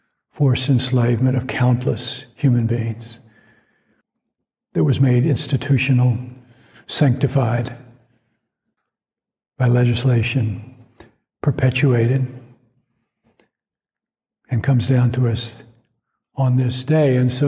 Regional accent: Atlanta, Georgia, United States; a speech of Reverend King's that he gave in Atlanta, my hometown, in 1967. So I was just nearing my 10th birthday

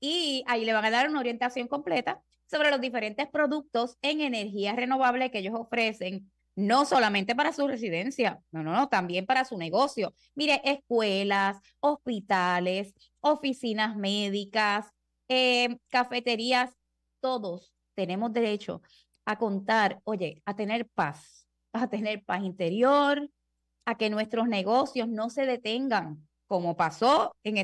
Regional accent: San Juan, Puerto Rico; now in Aguadilla, Puerto Rico; Ah, de sanjuanera a aguadillana. Bueno, tengo mitad y mitad. Soy de San Juan, pero vivo aquí feliz de la vida.

